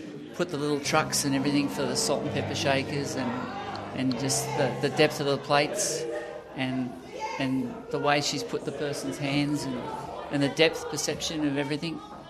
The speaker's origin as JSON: {"language": "English", "region": "Western Australia", "country": "Australia", "said": "from the Pilbara, and just up here with my partner"}